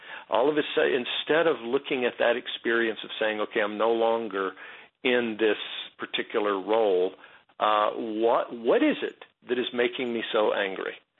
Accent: the South, United States; You got to excuse me, I'm from the South, so I'll say, am I scratching where you're itching?

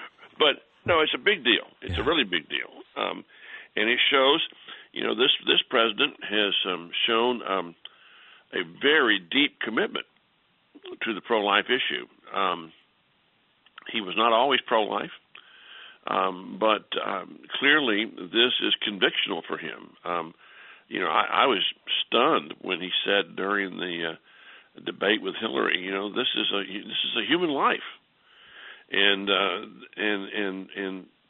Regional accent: Houston, Texas, United States; which unfortunately is in my hometown of Houston, operated by Planned Parenthood.

